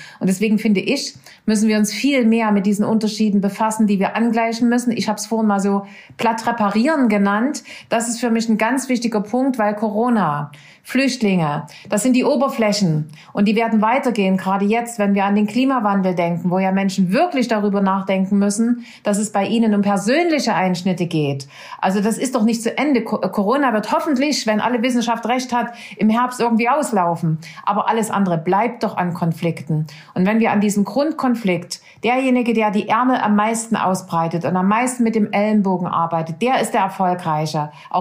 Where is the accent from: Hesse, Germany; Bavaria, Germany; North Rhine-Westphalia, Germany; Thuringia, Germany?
Thuringia, Germany; Nordhausen; born there; Ja, Nordhausen ist wirklich nur mein Geburtsort.